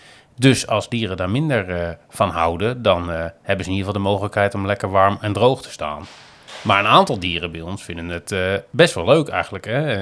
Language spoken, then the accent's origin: Dutch; Netherlands; We zijn Nederlanders, we hebben altijd wat te zeuren.